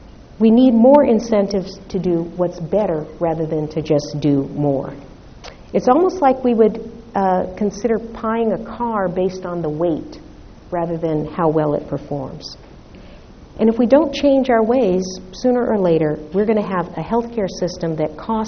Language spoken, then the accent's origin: English; Seattle, Washington, United States; Out in Seattle, my hometown, there's a hospital called Virginia Mason.